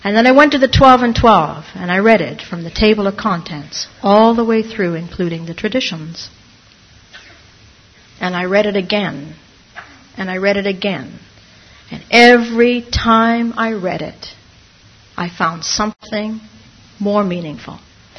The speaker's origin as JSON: {"language": "English", "country": "Ireland", "said": "Now, I'm Irish."}